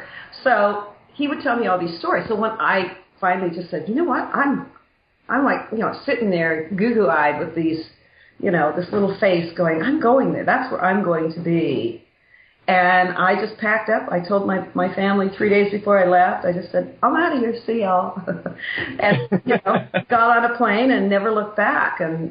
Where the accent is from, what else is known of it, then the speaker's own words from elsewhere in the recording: Canada; Yeah, I'm Canadian.